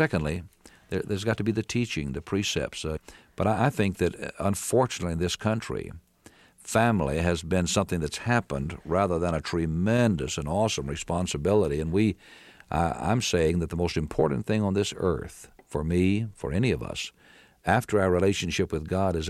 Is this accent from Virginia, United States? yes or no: yes; Virginia, United States; As was the entire South. I was born and raised in Virginia.